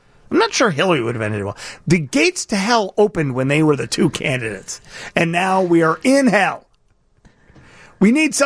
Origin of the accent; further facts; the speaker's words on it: Chicago, Illinois, United States; I'm from Chicago. I know a caravan of half-baked crooks.